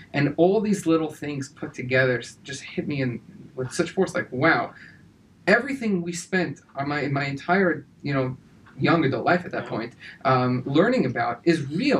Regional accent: Lakewood, New Jersey, United States; I grew up in a very yeshivish upbringing. I grew up in Lakewood, New Jersey, did not have any Zionistic fervor at all growing up.

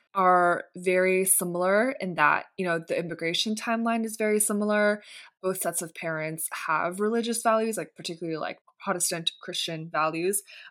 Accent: California, United States; So I grew up in the Bay. My parents still live there.

